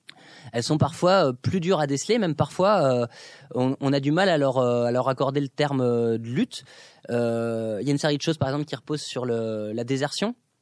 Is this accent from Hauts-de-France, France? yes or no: no; Grenoble, Auvergne-Rhône-Alpes, France; Moi, par exemple, dans la ville d'où je viens de Grenoble